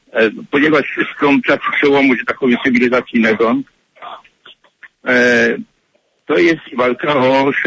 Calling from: Chicago, Illinois, United States; jestem z Chicago.

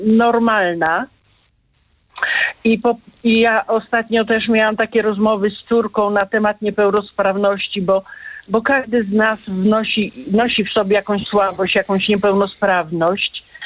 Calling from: Międzyrzecz, Lubusz Voivodeship, Poland; z Międzyrzecza.

